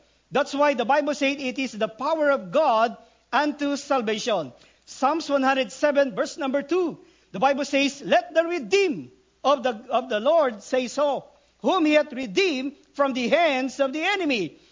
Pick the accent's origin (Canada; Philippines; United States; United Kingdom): Philippines; I always say, I'm a Filipino, I'm short, and I preach short message.